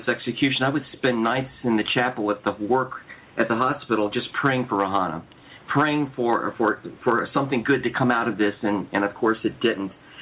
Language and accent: English; United States; I try to break down the stereotypes and let them know that I'm an American that cares about Iranians.